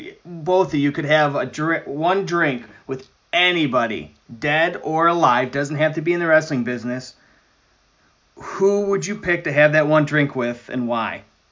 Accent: Buffalo, New York, United States; you do realize I grew up in Buffalo, New York, where it snows about 9 months out of 12.

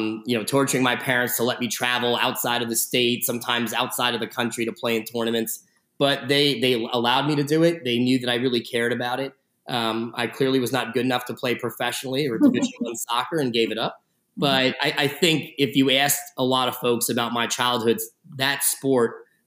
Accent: Fanwood, New Jersey, United States; but I grew up in Fanwood, New Jersey, which is a small town.

